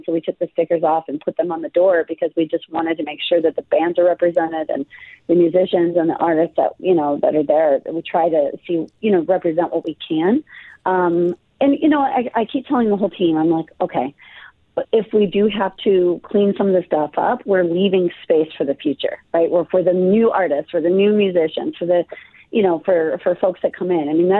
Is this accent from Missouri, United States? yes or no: no; Buffalo, New York, United States; growing up in Buffalo, that is what made, I think, Buffalo special to me